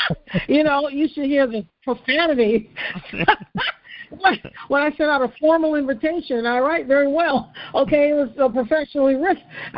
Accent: Florida, United States; Also, I've contacted Hillsborough County and Dade, because I'm from Florida

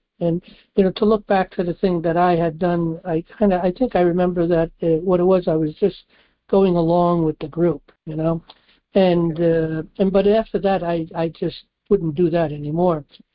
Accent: New York City, New York, United States; I grew up in New York City, there was the 5 and 10

